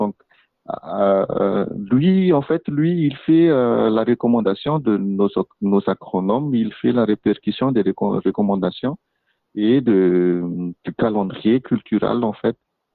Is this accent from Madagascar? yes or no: yes; Antsirabe, Vakinankaratra, Madagascar; born there; moi, je suis né à Antirapé, donc c'est un peu ma ville natale.